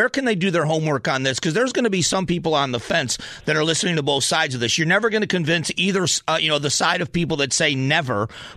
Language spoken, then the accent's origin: English; Florida, United States; also born or lived in Ohio; No, I'm not. I'm not. I was born in Ohio and raised in Florida.